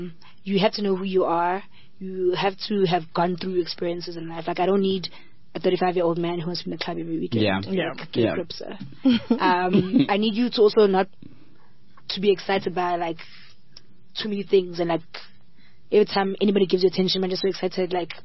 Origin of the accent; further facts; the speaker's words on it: Eswatini; English is a second language; Me, the minute you tell me I speak good English, I automatically tell you, oh, I'm from Swaziland. We actually speak Queen Elizabeth's English. That's what's taught in the schools.